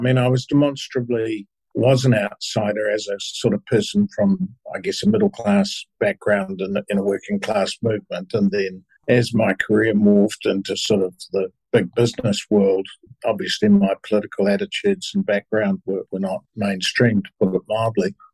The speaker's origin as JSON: {"language": "English", "town": "Upper Hutt", "region": "Wellington", "country": "New Zealand", "tie": "born or raised there", "said": "I was brought up in Upper Hutt."}